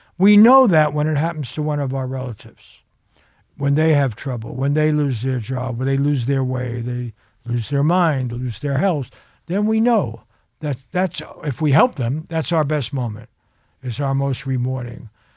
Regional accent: New York, United States; now in Los Angeles, United States; And I did that because I'm from New York, you know, and I thought, hey, I'll live where I work.

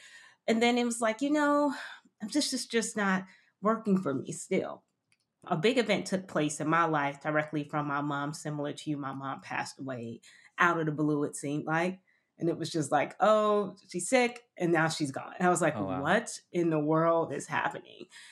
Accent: Miami, Florida, United States; also born or lived in London, United Kingdom; I grew up in Miami. I transitioned actually after undergrad. I wanted to shift and get my master's and I didn't know where I wanted to do it. I lived in London, so I moved to London

